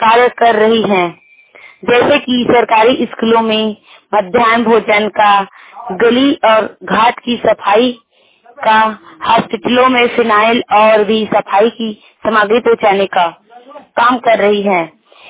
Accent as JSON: {"language": "Hindi", "town": "Dharsiwa", "region": "Chhattisgarh", "country": "India", "said": "हमारे गांव धरसीवा में भी ऐसे कई महिलाएं हैं"}